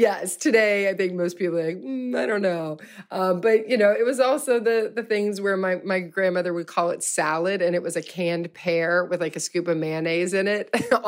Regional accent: Louisville, Kentucky, United States; You know, I'm from Louisville, Kentucky. So, you know, like there's that sort of very heavy Southern influence on the food that we ate.

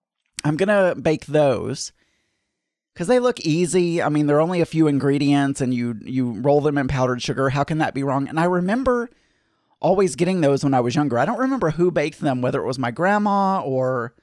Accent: the South, United States; Anyway, because I'm from the South and you would probably assume

